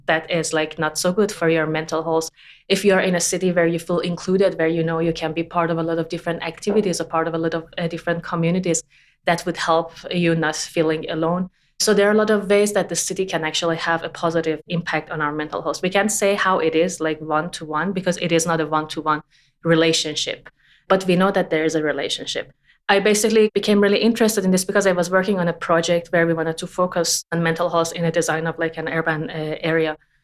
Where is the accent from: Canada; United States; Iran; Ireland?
Iran; Tehran, Tehran Province; I mean, I grew up in Tehran.